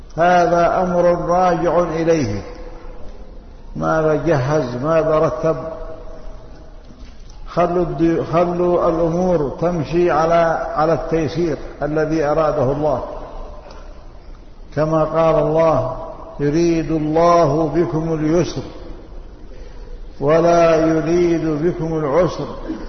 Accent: Yemen; أنا دائما أنصح طلاب العلم عندنا في اليمن

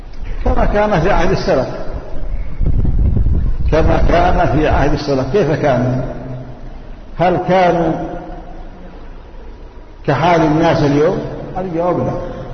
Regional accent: Yemen; قائم بالدعوة عندنا في اليمن والتعليم والتأليف والتحقيق

